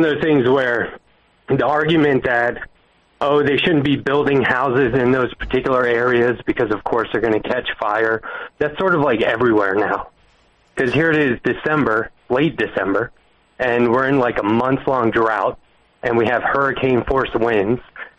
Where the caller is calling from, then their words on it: Colorado, United States; calling from Colorado.